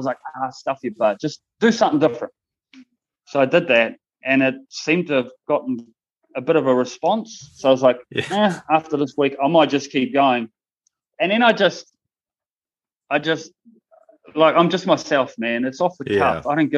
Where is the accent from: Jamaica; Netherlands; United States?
Netherlands; because I'm from Holland, like Europe